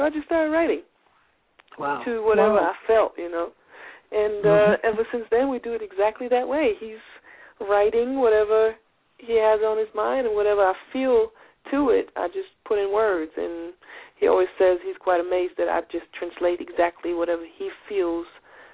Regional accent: Germany; also born or lived in Iran; Well, my father is from Iran. My mom is German, so I was born in Persia. I grew up in Germany, though.

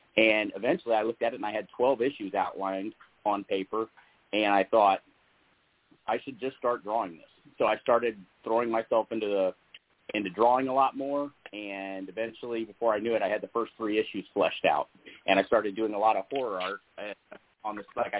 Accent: Lima, Ohio, United States; I always wanted to be a comic book artist, but I grew up in Lima, Ohio.

